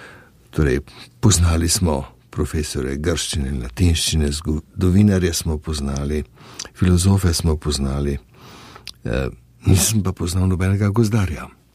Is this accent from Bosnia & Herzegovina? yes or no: no; Ljubljana, Central Slovenia, Slovenia; Ko so se uglasile sirene, smo vsi iz Rožne doline bežali v Rožnik